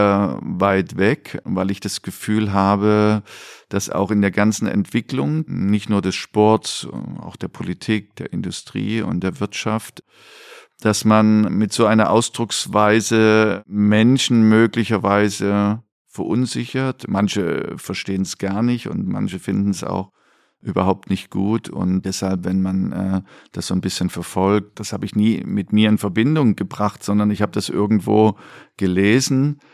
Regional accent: East Germany, Germany; ich dann so als Ossi

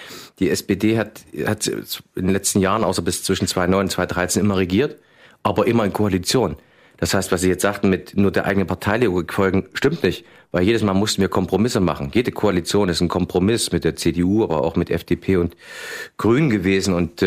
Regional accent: Obernissa, Thuringia, Germany; ich komme hier aus Obernissa, das ist hier zwischen von Ihrem Studio und Erfurt 15 Kilometer in etwa.

